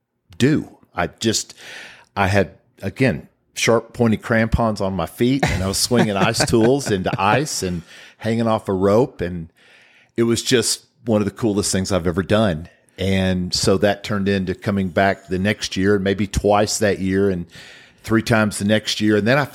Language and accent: English; Longview, Texas, United States; I'm from East Texas, Longview, Texas.